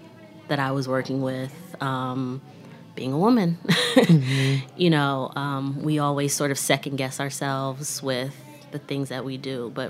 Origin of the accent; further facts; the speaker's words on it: Jamaica; being a Jamaican girl